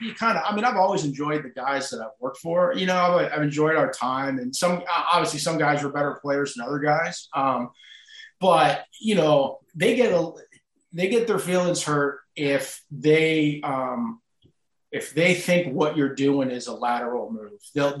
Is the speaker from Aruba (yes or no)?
no; Aurora, Ontario, Canada; I grew up in Aurora.